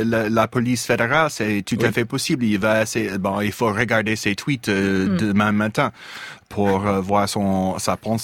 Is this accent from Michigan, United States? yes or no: yes; Michigan, United States; Je suis de Michigan.